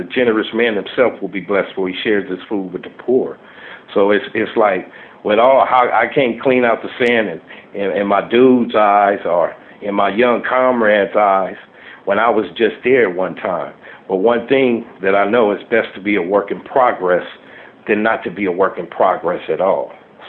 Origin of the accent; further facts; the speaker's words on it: Pomona, California, United States; me coming from what hood I came from Pomona, you know, and me being able to have enough grace from God to be alive at my age of 41